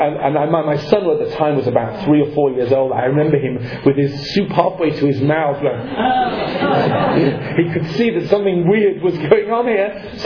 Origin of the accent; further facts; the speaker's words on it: England, United Kingdom; I'm not very good at this. I'm English, you see.